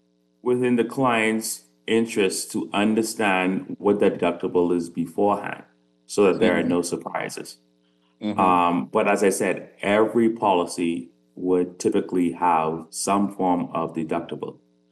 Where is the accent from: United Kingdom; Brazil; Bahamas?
Bahamas; Grand Bahama; I'm originally from Grand Bahama.